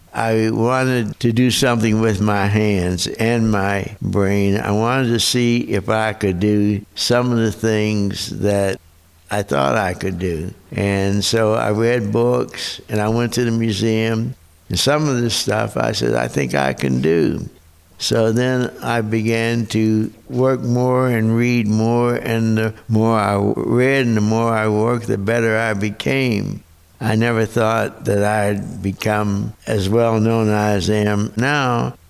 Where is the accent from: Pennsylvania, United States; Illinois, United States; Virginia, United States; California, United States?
Pennsylvania, United States; New Castle; My birthday is July 23rd, 1926. I grew up in Newcastle, Pennsylvania. My father was a coal miner